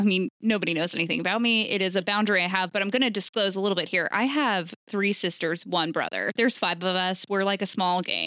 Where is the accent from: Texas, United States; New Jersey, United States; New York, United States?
New York, United States; If you don't know this, I'm from New York.